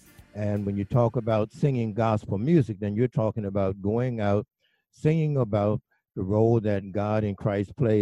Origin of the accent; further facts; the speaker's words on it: Cordtown, Maryland, United States; I'm from Eastern Maryland, but I also grew up in Cordtown, Maryland, also along with my brothers.